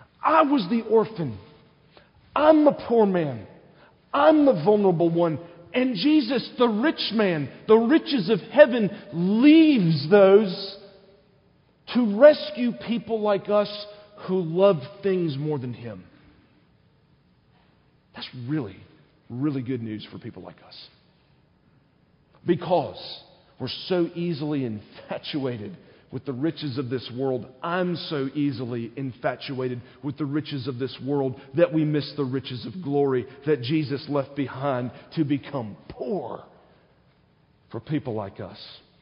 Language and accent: English; South Carolina, United States; It's a culture I grew up around in South Carolina.